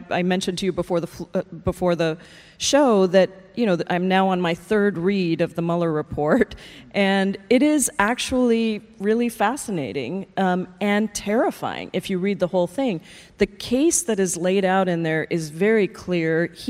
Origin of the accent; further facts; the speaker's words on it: Seattle, Washington, United States; you know, I'm from Seattle, my progressive district